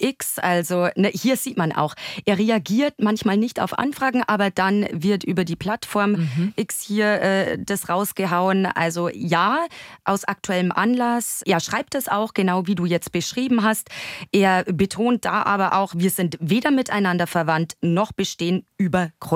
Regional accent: Bavaria, Germany; vielleicht auch in mein Heimatbundesland Bayern

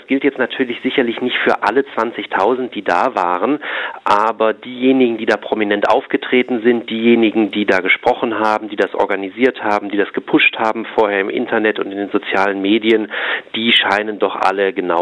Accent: Tübingen, Baden-Württemberg, Germany; das man aber zum Beispiel auch in meiner Heimatstadt in Tübingen hat.

